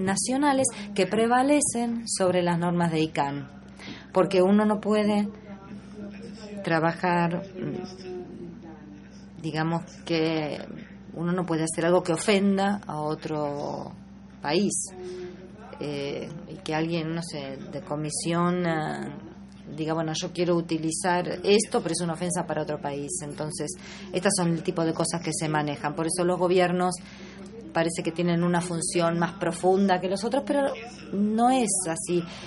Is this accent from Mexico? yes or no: no; Iran; vengo de Irán y tengo tres preguntas.